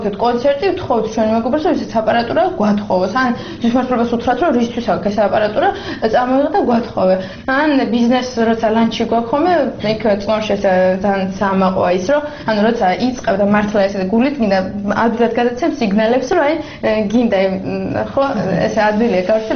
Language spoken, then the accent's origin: Georgian; Tsnori, Kakheti, Georgia; 91 წელს დავიბადე და გავიზარდე პრინციპში ძირითადად წნორში. ესე იგი ეს არის ქალაქის სტატუსის მატარებელი ჩვენი დასახლება, მაგრამ არაფერი არ გამორჩა შეულებრივ სოფლისგან. იქ დავიბადე, იქ ცხოვრობდით